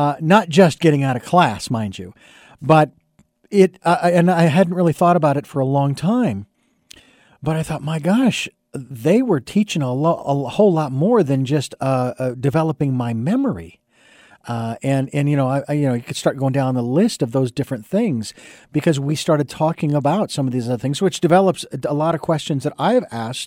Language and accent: English; Phoenix, Arizona, United States; and I was born and raised in Phoenix